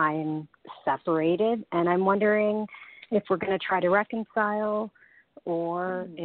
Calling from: Canada; Hi. I'm calling from Canada.

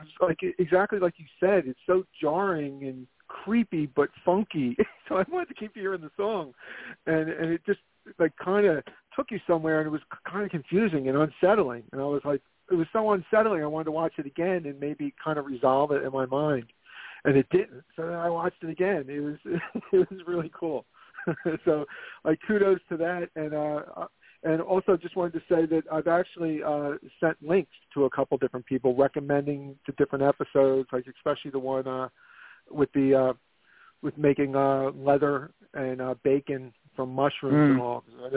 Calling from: Philadelphia, Pennsylvania, United States; calling from Philadelphia.

